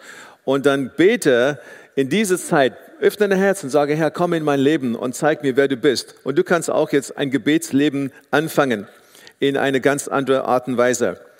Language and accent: German; South Africa; So, ich bin in Südafrika aufgewachsen